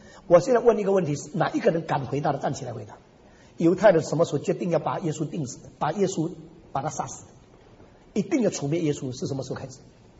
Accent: Xiamen, Fujian, China; moved away; 前两年我回到厦门去，不是前年，去年，因为我五十年离开我的家乡没有回去过，所以故意到了1999年，我离开厦门五十年那一年

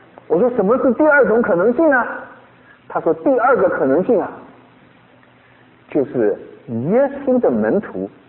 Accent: China; 这个篡改历史我们中国人很在行的啊。

